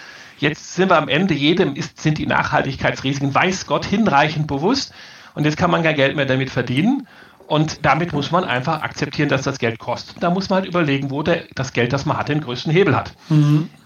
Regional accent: Rhineland, Germany; ich komme aus dem Rheinland

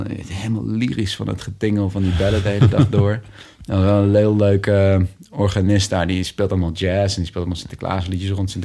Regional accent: Nijmegen, Gelderland, Netherlands; Opgegroeid in Nijmegen, ja. in de buitenwijk van Nijmegen. Ook wel een groene wijk.

